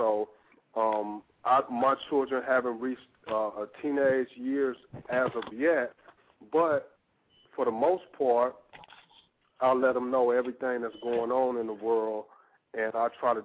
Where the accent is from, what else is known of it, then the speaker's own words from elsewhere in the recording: California, United States; I grew up in California